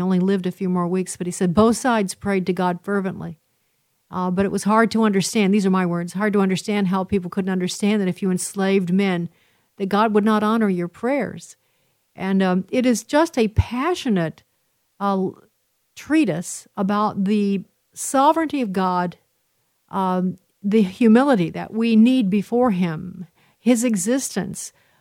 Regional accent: Illinois, United States; One of my favorites is, of course, I'm from Illinois, and that was his home state eventually.

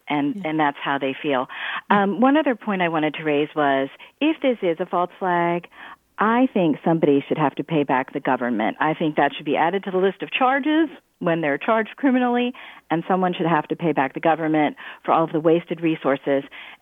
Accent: Richmond, Virginia, United States; I'm from Richmond.

